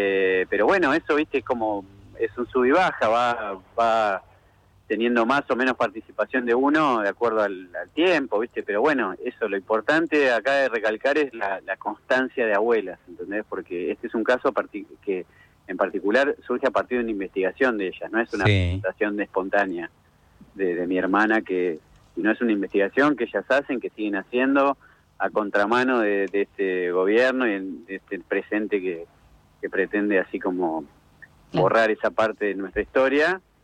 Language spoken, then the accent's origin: Spanish; La Plata, Buenos Aires Province, Argentina; born there; nací en La Plata, fui parte de Hijos La Plata